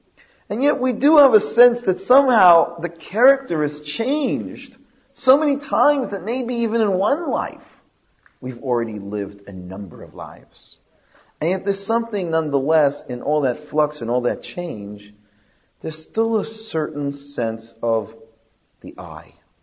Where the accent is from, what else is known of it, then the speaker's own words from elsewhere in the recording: Toronto, Ontario, Canada; now in Jerusalem, Israel; I'm from Toronto. I have six children. I live in Jerusalem.